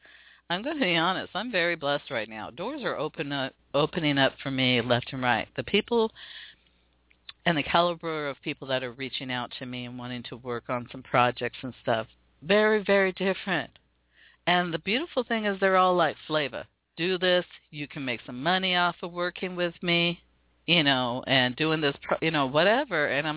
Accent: Seattle, Washington, United States; I want to be instrumental in making some things happen right here in my hometown, because I do recognize the talents. And there are people reaching out to me. Man, this past week, I've had 3 people reach out to me about wanting to come to Seattle

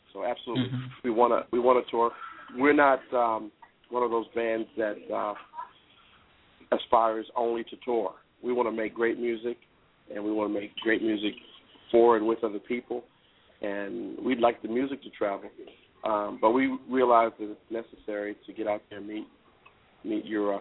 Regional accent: Baltimore, Maryland, United States; now in Los Angeles, United States; One is my hometown of Baltimore in the D.C. area.

